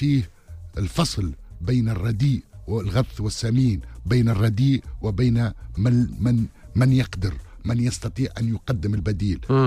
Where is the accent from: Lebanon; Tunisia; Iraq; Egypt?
Tunisia; أنا تونسي ونحب البلاد هذه تتطور ونحب البلاد هذه تقدم ونحب حكومة ناجحة وتنجح حتى كان نختلف معها سياسيا لأنه أنا عايش فيها وما عندي وين نمشي